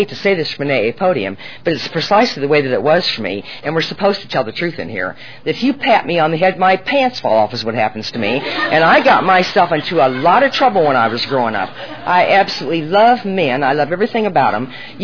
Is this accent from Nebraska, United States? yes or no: yes; Nebraska, United States; born or raised there